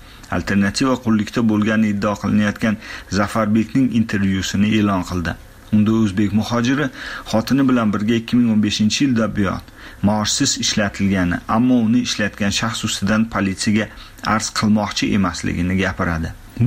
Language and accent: Uzbek; Aravan, Osh Region, Kyrgyzstan; Chunki uni nikohdagi ayol o'sha yerdan, mening ham qishlog'im.